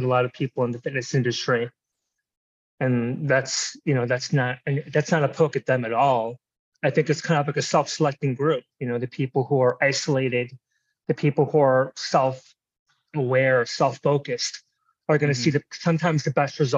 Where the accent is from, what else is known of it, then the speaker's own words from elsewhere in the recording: Chicago, Illinois, United States; also born or lived in Boston; I'm a personal trainer and coach. I was born and raised in Chicago. I was schooled out east in Boston.